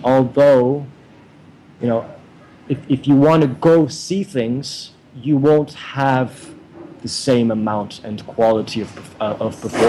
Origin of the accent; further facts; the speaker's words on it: Montreal, Quebec, Canada; Because my parents live in Montreal. I consider myself, you know, Canadian. If anybody asks me where I'm from, I'll say I'm from Montreal. It's a city that I love.